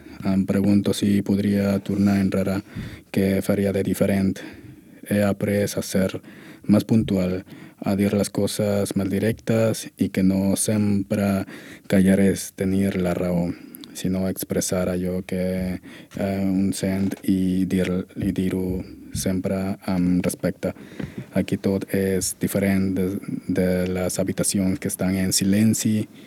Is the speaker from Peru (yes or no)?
yes; Peru; Catalan is a second language; now in Barcelona, Spain; vinc de Perú